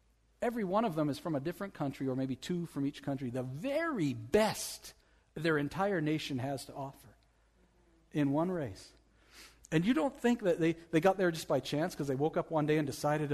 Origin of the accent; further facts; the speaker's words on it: Canada; We're Canadian.